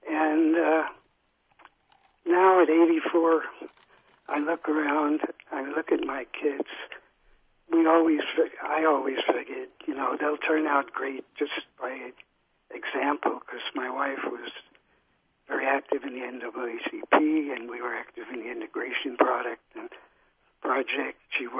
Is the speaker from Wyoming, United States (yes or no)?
no; Bronx, New York, United States; I grew up in the Bronx in New York in the time when there was like the American Labor Party.